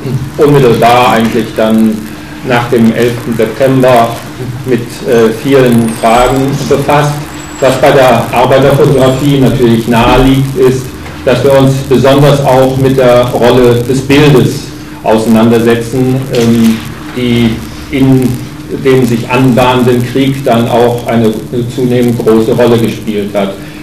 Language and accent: German; Cologne, North Rhine-Westphalia, Germany; ich komme jetzt aus Köln